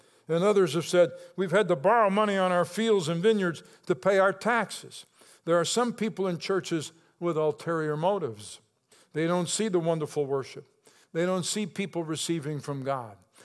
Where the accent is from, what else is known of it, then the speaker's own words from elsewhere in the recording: United States; I also am grateful and thankful that I'm an American, and I love my country too, right?